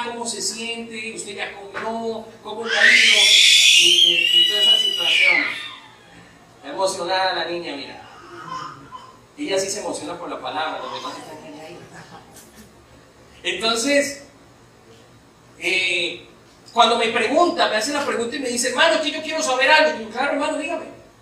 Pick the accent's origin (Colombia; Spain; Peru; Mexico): Colombia; now in El Salvador; nosotros somos colombianos y estamos en el país del Salvador.